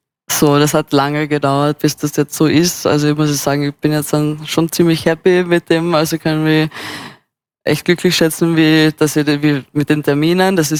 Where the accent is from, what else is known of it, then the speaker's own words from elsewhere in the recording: Carinthia, Austria; now in Vienna, Austria; Nein, ich bin eigentlich aus Kärnten, also so südlich von Österreich. Ich bin dann nach Wien gekommen vor circa 6 Jahren.